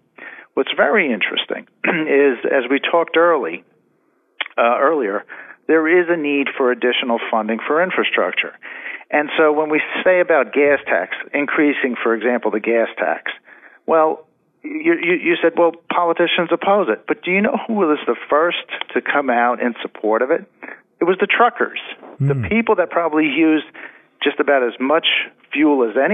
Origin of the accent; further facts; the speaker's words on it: Brooklyn, New York, United States; born there; I was born in Brooklyn myself, so I can relate.